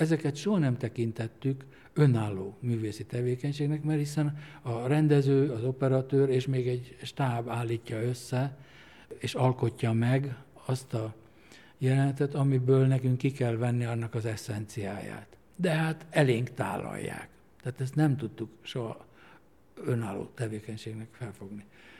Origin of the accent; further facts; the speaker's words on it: Hungary; amit én még gyerekkoromban láttam Magyarországon